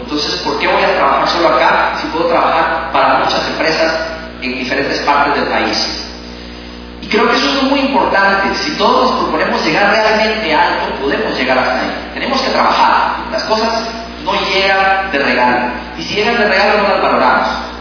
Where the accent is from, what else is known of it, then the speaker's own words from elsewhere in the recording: Guatemala; cuando yo llego y digo que soy guatemalteco